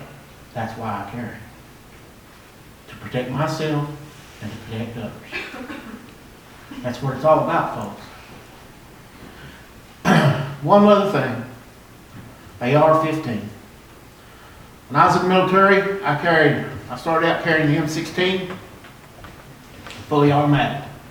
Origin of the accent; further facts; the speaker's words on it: Coburn, United States; now in Riverview, United States; I live in Riverview, 1171 Old Augusta Road. I was born and raised in Coburn all my life.